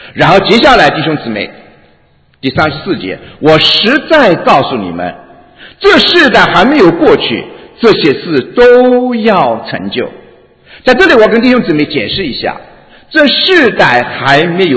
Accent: China; now in United States; 因为我们知道我们从大陆来所那个所处的地方，那个国家是一个无神论的

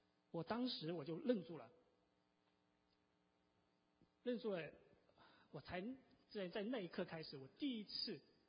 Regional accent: Zhejiang, China; now in United States; 所以呢我自己也是从大陆来的，我老家是浙江。所以我在基本上，我想我在我成长的这个过程当中，我来美国之前，基本上我想我是一个不相信有神的一个人

